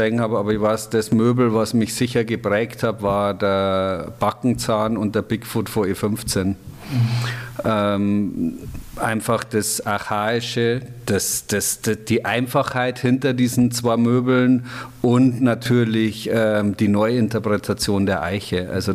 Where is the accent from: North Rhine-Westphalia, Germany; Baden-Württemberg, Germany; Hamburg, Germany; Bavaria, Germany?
Bavaria, Germany; bei uns in Bayern